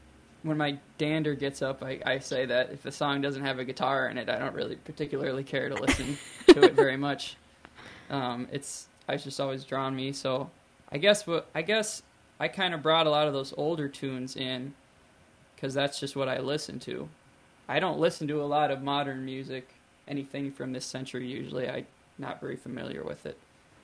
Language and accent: English; Shell Lake, Wisconsin, United States; I grew up in Shell Lake, which is kind of a small town, and they only had the one radio station, WGMO.